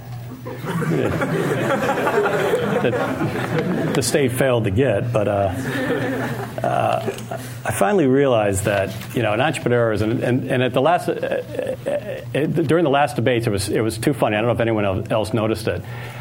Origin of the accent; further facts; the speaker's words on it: Detroit, Michigan, United States; You know, I grew up in Detroit.